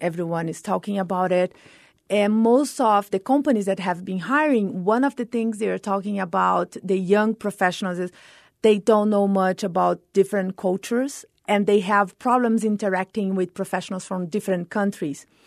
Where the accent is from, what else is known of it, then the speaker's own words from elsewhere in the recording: Brasilia, Federal District, Brazil; English is a second language; now in El Paso, United States; I'm from Brasilia. It's a dry area in Brazil, so the vegetation is not that different from here. The climate is not that different.